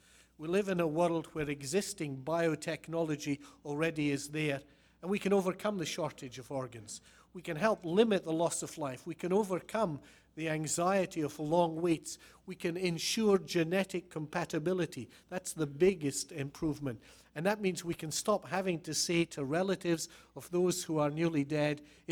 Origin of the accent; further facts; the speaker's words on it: Scotland, United Kingdom; As a Scotsman, I hate spending money.